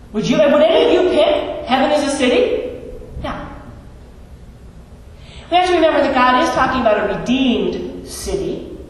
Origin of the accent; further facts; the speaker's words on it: Massachusetts, United States; And I grew up right outside of Boston, so Boston's my city when I think of cities.